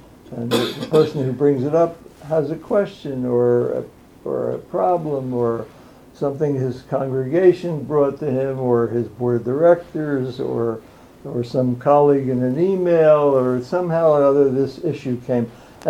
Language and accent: English; Philadelphia, Pennsylvania, United States; When I was growing up in Philadelphia, and my rabbi was the late Mortimer J. Cohen